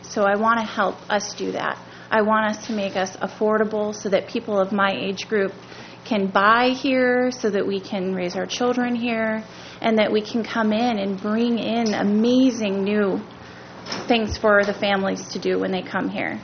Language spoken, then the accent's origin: English; San Diego, California, United States; moved away as an adult; And I'm from San Diego. And I don't want to go back there. I love it here.